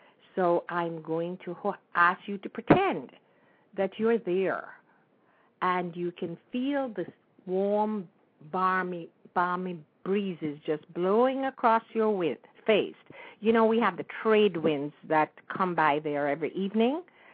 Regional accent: Jamaica; because when I was growing up in Jamaica in the 40s and 50s, there was not a lot of information on certain things

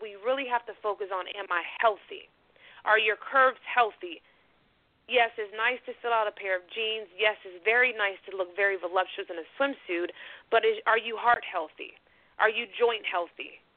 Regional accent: Pensacola, Florida, United States; born there; I am actually a true Southerner. I was born in Pensacola, Florida, where I currently reside. I grew up in a very loving, active family, and I'm very thankful for that.

